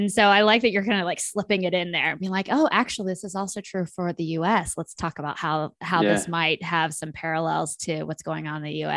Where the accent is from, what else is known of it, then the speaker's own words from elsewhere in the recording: Kansas, United States; a domestic exchange program between like my hometown in rural Kansas and Oakland, California.